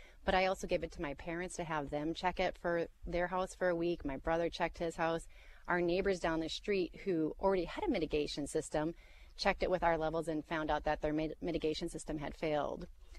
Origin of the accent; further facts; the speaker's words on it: Bismarck, North Dakota, United States; now in Horace, United States; And growing up in Bismarck, I didn't have air conditioning in our house growing up, so we always had our windows open. But nowadays, our house in Horace, we have our windows closed